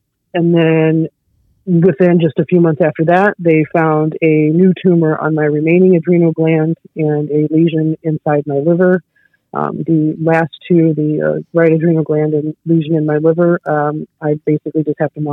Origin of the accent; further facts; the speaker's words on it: St. Louis, Missouri, United States; I actually grew up, my family is a lifelong St. Louisans. We grew up in North County, where most of this waste is concentrated. Grew up playing in Coldwater Creek.